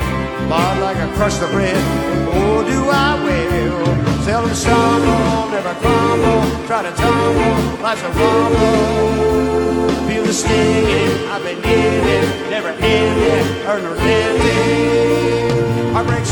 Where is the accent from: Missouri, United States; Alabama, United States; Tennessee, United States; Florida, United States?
Alabama, United States; Mobile; moved away; So I just got to tell you that I grew up on the Gulf Coast, and let's say we didn't have a lot of surf in Mobile and hurricanes and passing ships.